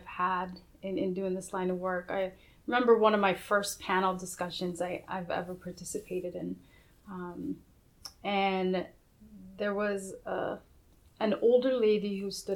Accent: Georgia, United States; just because growing up in Georgia, that's, people didn't ask you, where are you from?

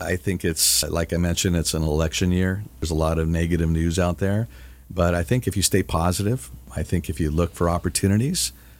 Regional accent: Denver, Colorado, United States; born there; And Barry, I was born in Denver.

